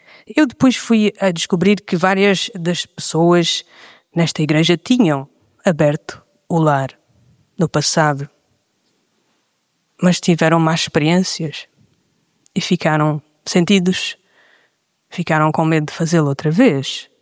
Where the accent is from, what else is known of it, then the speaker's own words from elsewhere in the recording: Trás-os-Montes, Portugal; now in Lisbon, Portugal; quando mudei-me de Trás-os-Montes para Lisboa, há mais de 10 anos atrás, a vir para Lisboa